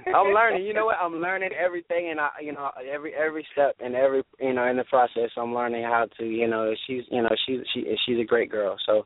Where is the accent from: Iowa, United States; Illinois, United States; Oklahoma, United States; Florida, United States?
Florida, United States; Fort Pierce; now in Vero Beach, United States; Born and raised in Fort Pierce, Florida. And I live currently in Vero Beach. My whole family basically is from the city of Fort Pierce